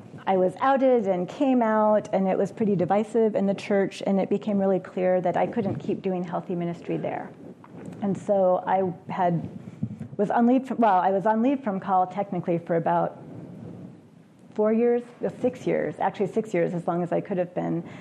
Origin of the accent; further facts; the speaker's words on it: Oregon, United States; And I was from Oregon. I expected to get called back to the Oregon Synod